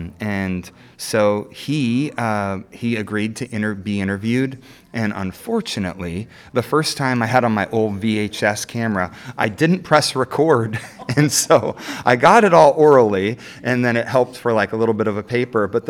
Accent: Parkland, Washington, United States; So I grew up in Parkland

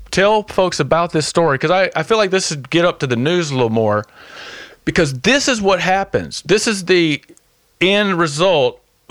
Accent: Southern United States, United States; it's just something that I'm from the South, so it really bothers me a lot because I've seen a lot of this.

